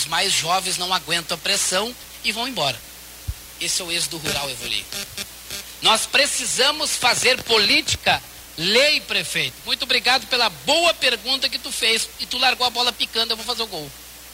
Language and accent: Portuguese; Santiago, Rio Grande do Sul, Brazil; eu sou de Santiago e São Chico de Assis é do lado ali